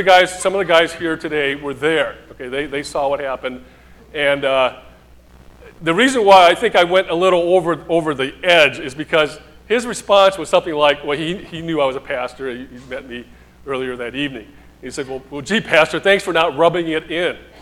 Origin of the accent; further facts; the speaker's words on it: Michigan, United States; some of you know that I grew up near Detroit, Michigan.